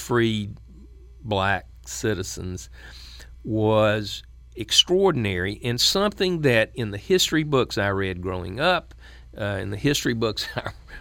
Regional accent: the South, United States; as a Southerner, I came away with a far better appreciation for the mindset of African Americans even today

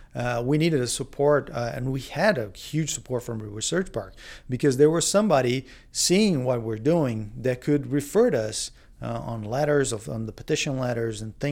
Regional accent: Brazil; moved away as an adult; now in United States; We came from Brazil, our connections were zero.

